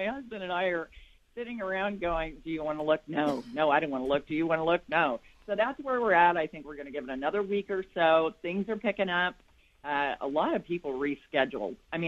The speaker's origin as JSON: {"language": "English", "town": "Grants Pass", "region": "Oregon", "country": "United States", "tie": "born or raised there", "said": "I was born and raised in Grants Pass, and when you go on the Rogue River right now, it's like a Disneyland ride."}